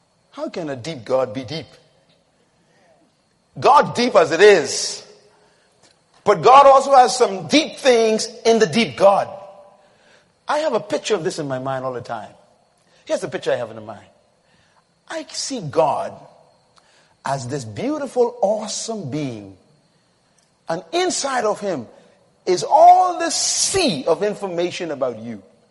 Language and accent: English; Bain Town, New Providence, Bahamas; I was born in Bain Town in the Bahamas, where that's where drugs began.